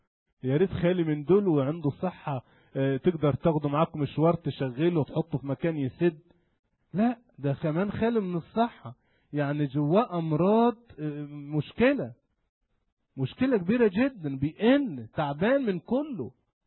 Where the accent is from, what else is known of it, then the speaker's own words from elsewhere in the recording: Upper Egypt, Egypt; وبالذات عندنا في الصعيد، انا ما اعرفش الحكاية دي في وجه بحري طبيعة الناس